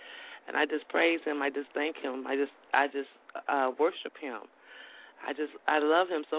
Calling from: Houston, Texas, United States; Right now I'm calling from Houston.

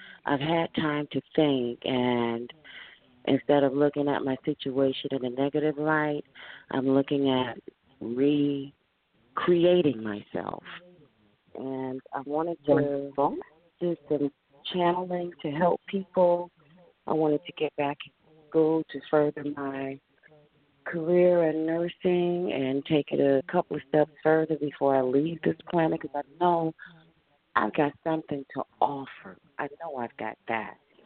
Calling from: Southfield, Michigan, United States; I'm calling from Southfield, Michigan.

